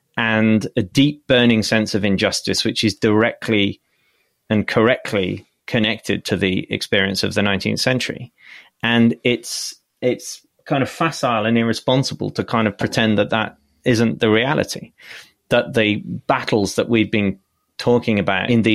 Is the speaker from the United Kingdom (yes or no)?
yes; United Kingdom; especially perhaps as a British person, to study the American Civil War in much the way that I might have studied the English Civil War.